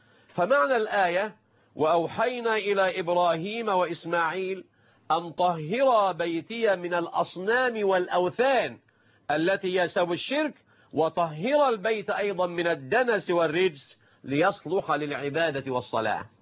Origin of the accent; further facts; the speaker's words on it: Egypt; وليسمع المشاهدون أيضا عندنا في مصر وفي كل مكان من العالم الإسلامي